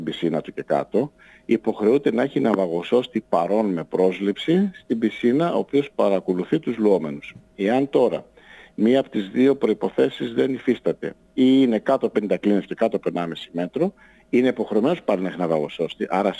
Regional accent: Greece; Δηλαδή ήταν τραγικό να δεχτώ σαν Έλληνας ότι η χώρα μου είναι σε αυτή την κατηγορία.

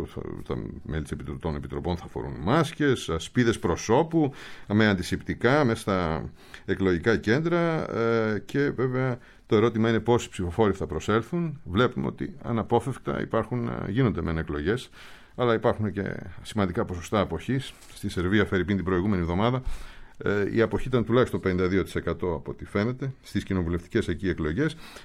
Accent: Thessaloniki, Central Macedonia, Greece; Καλή Κυριακή να έχεις στην Θεσσαλονίκη, την πατρίδα μου.

